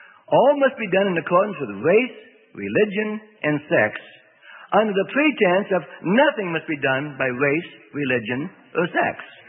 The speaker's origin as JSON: {"language": "English", "region": "Northwest", "country": "United States", "tie": "born or raised there", "said": "I was brought up in the Northwest, you know, a generation before most of you."}